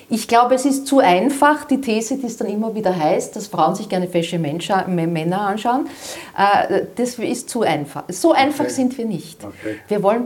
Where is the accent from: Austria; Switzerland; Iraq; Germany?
Austria; Dornbach, Vienna; Ich komme aus Dornbach